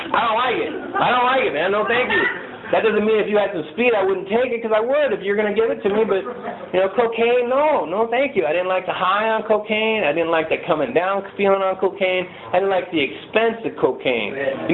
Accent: San Diego, California, United States; it's part of my story, just like being in the military, just like growing up in San Diego.

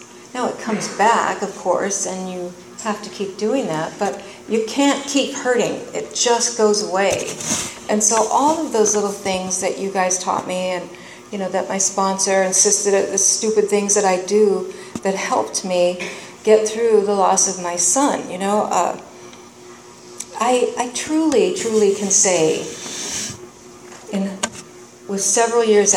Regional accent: Los Angeles, California, United States; I'm a girl from East LA.

